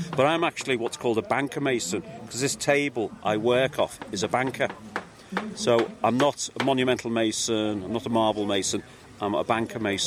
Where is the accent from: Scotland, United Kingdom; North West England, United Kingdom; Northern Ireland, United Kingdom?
North West England, United Kingdom; Liverpool; I'm stone carver. I'm from Liverpool.